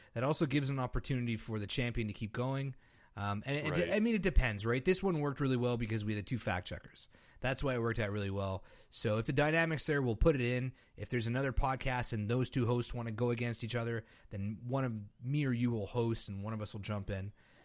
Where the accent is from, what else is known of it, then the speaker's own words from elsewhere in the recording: Canada; I'm from Canada.